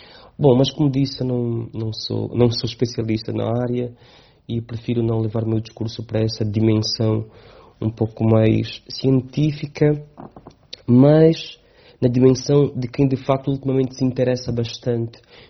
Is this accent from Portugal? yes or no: no; Lobito, Benguela, Angola; born there; nasci no Lobito, propriamente no bairro São João Batista, sou angolano, entretanto, cidadão do mundo